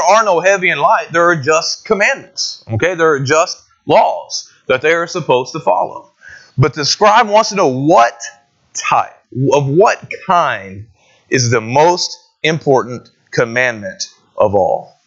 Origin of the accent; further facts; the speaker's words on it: Texas, United States; I would say Shema, but I'm from East Texas, not from the Near East.